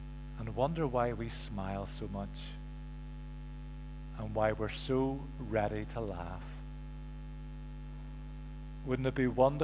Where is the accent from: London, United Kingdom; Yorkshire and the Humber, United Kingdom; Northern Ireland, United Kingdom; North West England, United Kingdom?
Northern Ireland, United Kingdom; David mentioned one of our weaknesses as Northern Irish Christians, and that is judgmentalism.